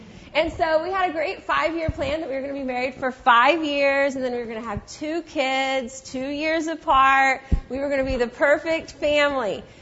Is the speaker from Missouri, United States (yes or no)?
yes; Kansas City, Missouri, United States; because we're from Kansas City and we love to watch the Chiefs lose year after year.